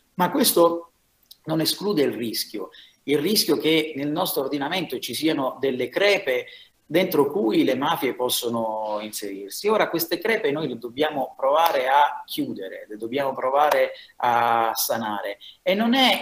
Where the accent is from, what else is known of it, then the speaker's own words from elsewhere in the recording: Sicily, Italy; un bambino del mio paese, in mezzo alla provincia di Caltanissetta